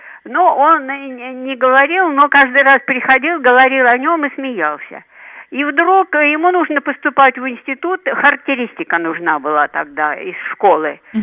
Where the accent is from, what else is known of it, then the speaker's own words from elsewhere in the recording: Moscow, Russia; я из Москвы.